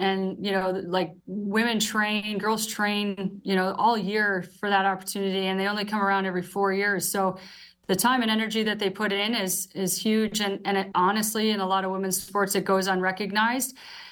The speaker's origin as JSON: {"language": "English", "region": "Ontario", "country": "Canada", "said": "she's from BC, I'm from Ontario."}